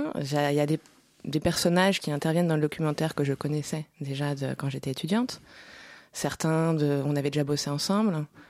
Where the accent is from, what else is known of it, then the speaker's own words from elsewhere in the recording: Île-de-France, France; also born or lived in Colombia / Mexico; J'ai grandi en France, en Seine-et-Marne, la belle campagne seine-et-marnaise.